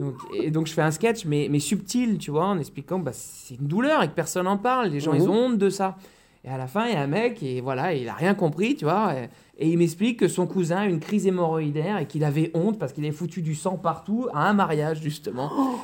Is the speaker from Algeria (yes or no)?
no; Sartène, Corsica, France; j'ai ma famille qui est de Corse et je dis, mais vous savez, moi, je suis de Sartène.